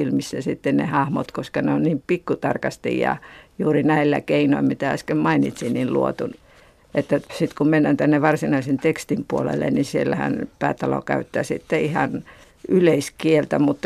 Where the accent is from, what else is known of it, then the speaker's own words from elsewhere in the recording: Kainuu, Finland; accent: Kainuu dialect; Kainuun murteen, joka taas on minun oma murteeni